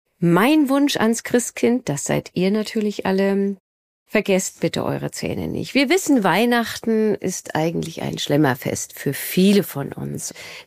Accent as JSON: {"language": "German", "town": "Rostock", "region": "Mecklenburg-Vorpommern", "country": "Germany", "moved": "as an adult", "lives_now": "Munich, Germany", "said": "ursprünglich komme ich aus Rostock. Ich habe dort auch studiert und meine erste Praxis gehabt, dort auch als Zahnärztin gearbeitet. Und seit 1998 bin ich in München, also seit fast 30 Jahren."}